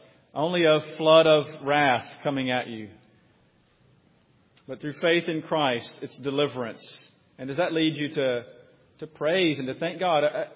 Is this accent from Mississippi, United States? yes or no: yes; Mississippi, United States; We come from Mississippi and have family on the coast of Mississippi, and or who've lived on the coast of Mississippi.